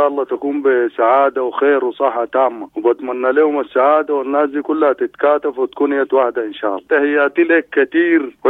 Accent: Nyala, South Darfur, Sudan; now in Shendi, Sudan; سلم على أهلي كلهم في نيالة.

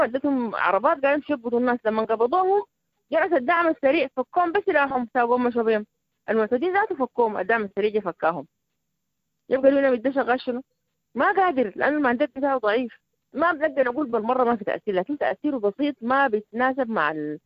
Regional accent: Sudan; انا كمواطن سوداني

